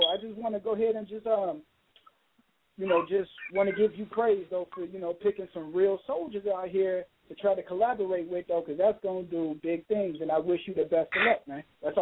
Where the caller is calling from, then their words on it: Columbus, Ohio, United States; we are calling from Columbus, Ohio.